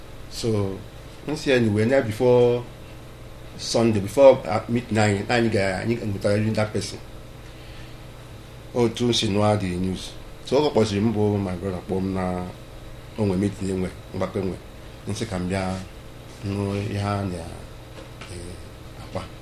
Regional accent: Ebonyi, Nigeria; now in Israel; I'm from Ebonyi State.

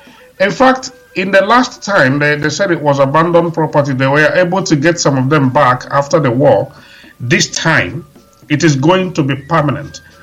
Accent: Owerri, Imo, Nigeria; now in United Kingdom; But I come from Ngobwala in Imo State.

